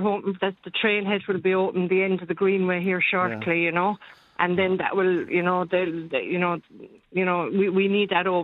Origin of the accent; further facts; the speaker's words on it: Ireland; we're from Ireland